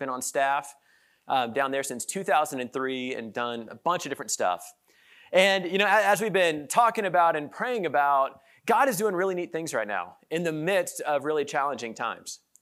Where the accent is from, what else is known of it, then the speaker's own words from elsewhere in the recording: Kansas, United States; I am from the state of Kansas, so it always feels like coming home, coming to Wichita. I grew up in the Kansas City area.